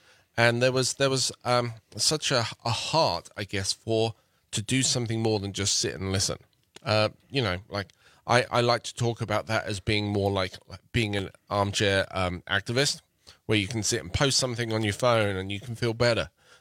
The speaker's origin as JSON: {"language": "English", "region": "England", "country": "United Kingdom", "said": "Because I'm from England."}